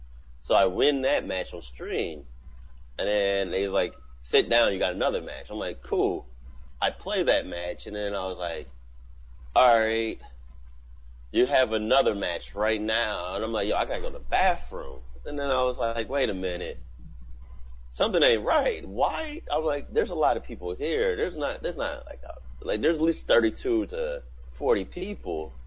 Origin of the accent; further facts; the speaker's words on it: Indiana, United States; You know, it's home, you know. I'm from Indiana, and Indianapolis is like 45 minutes drive for where I stayed at.